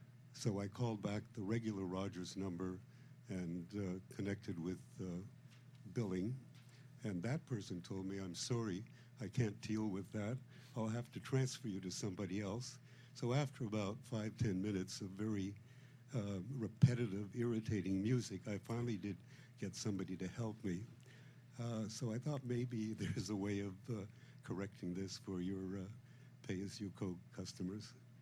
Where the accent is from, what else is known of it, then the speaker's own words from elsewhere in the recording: Ottawa, Ontario, Canada; I'm from Ottawa.